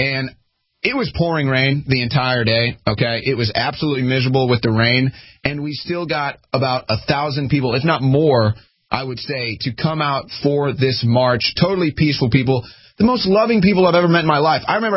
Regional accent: Missouri, United States; She's from my home state of Missouri.

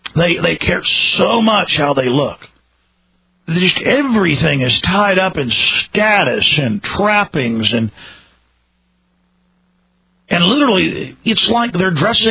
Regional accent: Dallas, Texas, United States; I saw the corrupt preachers, growing up in Dallas around me, and that made me a little bit cynical.

